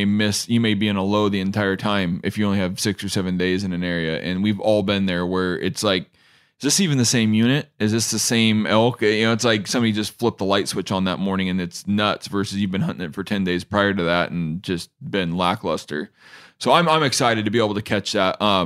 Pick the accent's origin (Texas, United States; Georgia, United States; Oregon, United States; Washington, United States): Washington, United States; I haven't hunted my home state of Washington for elk.